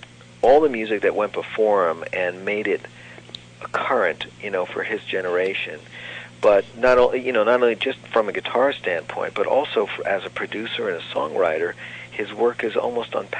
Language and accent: English; New York, United States; growing up in New York State, you were tested by what they call the Regents Board